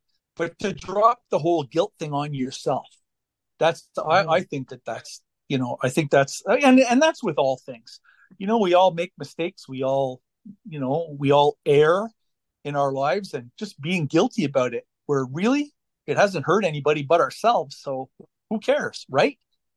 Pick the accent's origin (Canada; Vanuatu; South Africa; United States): Canada; So I'm from Canada. I'm Canadian.